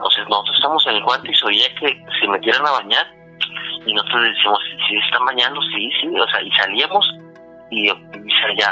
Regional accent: Mexicali, Baja California, Mexico; Soy de Mexicali, Baja California.

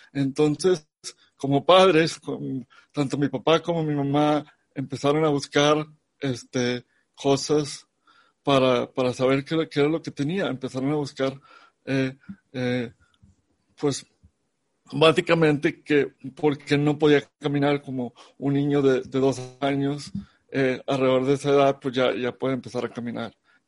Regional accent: Monterrey, Nuevo León, Mexico; Crecí en Monterrey, nací un 8 de octubre de 1984

